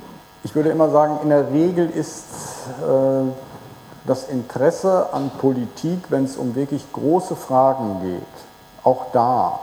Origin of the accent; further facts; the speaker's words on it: Netherlands; wenn erst meine Heimat, die Niederlande, bis zur deutschen Grenze im Wasser steht